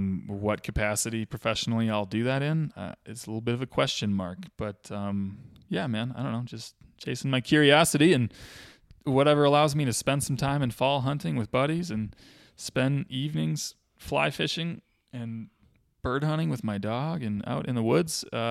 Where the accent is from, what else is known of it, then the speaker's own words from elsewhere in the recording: Midwest, United States; And, man, growing up in the Midwest, or maybe it was just my personal family culture, any level of signaling or lack of humility that my family members sniffed out, or friends or brothers or whatever.